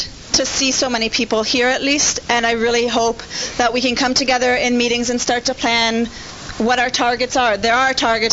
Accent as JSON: {"language": "English", "town": "Guelph", "region": "Ontario", "country": "Canada", "tie": "born or raised there", "said": "Because I grew up in Guelph"}